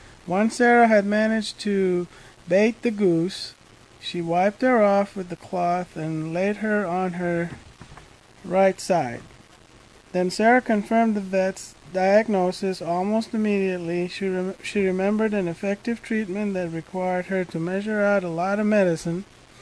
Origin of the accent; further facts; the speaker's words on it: Shiraz, Fars, Iran; moved away as an adult; now in United States; I was born in Shiraz, Iran, in 1955. I lived in Iran until I was 18.